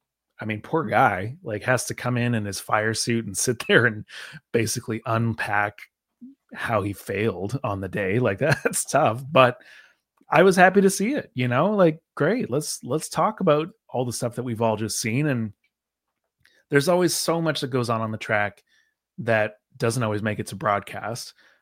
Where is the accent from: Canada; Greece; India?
Canada; And as a Canadian fan too, I'll say this.